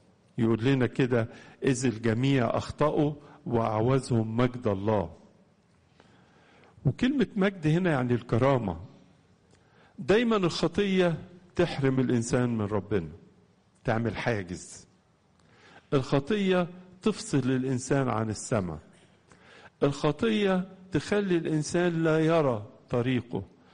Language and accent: Arabic; Egypt; بنتكلم عن مصر مش عشان أنا مصري أو يعني كلنا مصريين